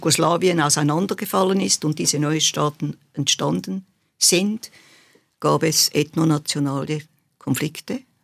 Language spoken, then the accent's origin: German; Switzerland; ob ich nicht als Schweizerin das gerade so geschrieben habe